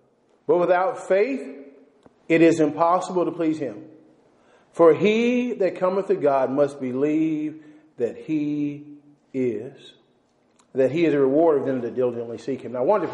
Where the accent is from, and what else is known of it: Texas, United States; born or raised there